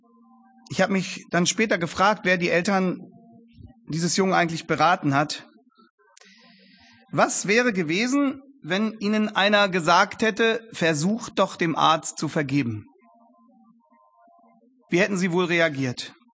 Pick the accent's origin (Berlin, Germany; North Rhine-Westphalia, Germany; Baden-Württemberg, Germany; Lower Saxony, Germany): Lower Saxony, Germany; Langenhagen; wurde mein Heimatort Langenhagen, also hier im Norden von Hannover, von einer Tragödie aufgewühlt